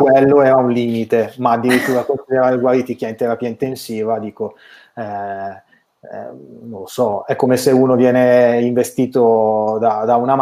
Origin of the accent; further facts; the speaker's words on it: Bergamo, Lombardy, Italy; questo fa molto male da bergamasco, lo dico